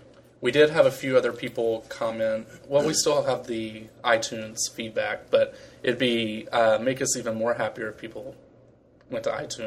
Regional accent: Lakeland, Florida, United States; So now they all know we're from Lakeland, Florida.

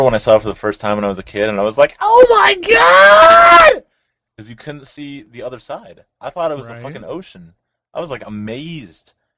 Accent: the South, United States; I'm from the South, and my friend that I was with is from Phoenix

